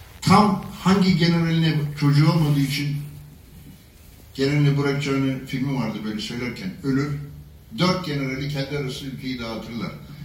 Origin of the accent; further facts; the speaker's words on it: Edessa, Central Macedonia, Greece; ben Godinalıyım. Godinalı'nın adı Edesa'dır. Yani Selanik'in kuzeyinde.